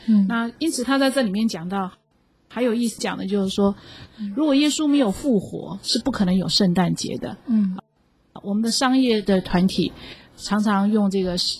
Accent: China; 我们中国人也这么说

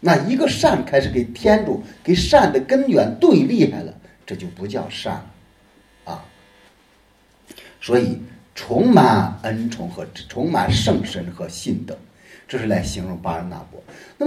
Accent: China; 我们中国人经常说的出门遇贵人

